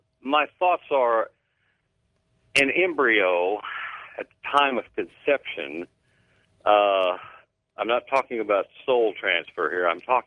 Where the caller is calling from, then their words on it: Kansas City, Missouri, United States; from Kansas City.